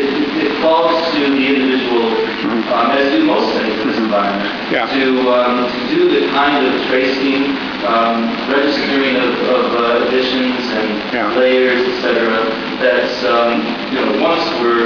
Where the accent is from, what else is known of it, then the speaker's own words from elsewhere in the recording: Nigeria; What I'm thinking of as a Nigerian is, in my career, I took a bibliography course in graduate school.